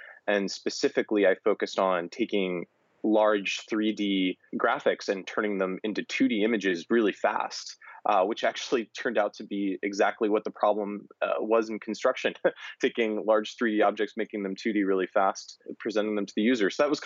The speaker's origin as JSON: {"language": "English", "region": "Maryland", "country": "United States", "tie": "born or raised there", "said": "I'm from a very rural area. I'm from Southern Maryland. So where I grew up, you know, I built a barn when I was younger with my father, drilled fence posts."}